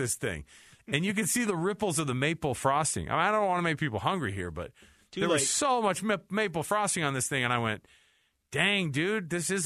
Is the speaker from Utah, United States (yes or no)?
yes; Utah, United States; I think if we fly to New York, we get arrested because we're from Utah.